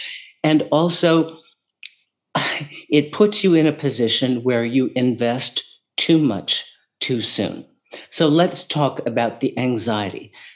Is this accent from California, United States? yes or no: no; New York City, New York, United States; Now, I'm from New York City, and there's a lot of investment going on there.